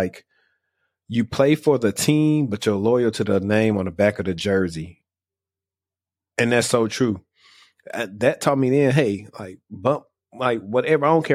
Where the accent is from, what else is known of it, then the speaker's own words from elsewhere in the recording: Louisiana, United States; now in Dallas–Fort Worth, United States; I'm from Louisiana, and I moved to the DFW area exactly 6 years ago.